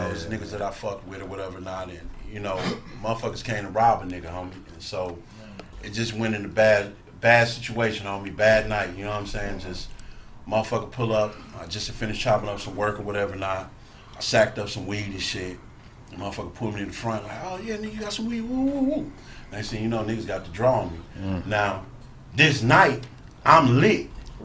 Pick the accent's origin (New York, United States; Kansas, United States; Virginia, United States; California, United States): California, United States; Compton; You know, I'm from Compton, homie, so it is what it is.